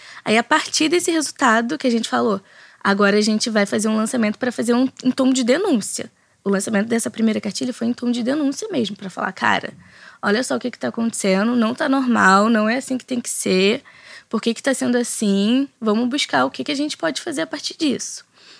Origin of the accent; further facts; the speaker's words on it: São Gonçalo, Rio de Janeiro, Brazil; você é de São Gonçalo, eu sou de São Gonçalo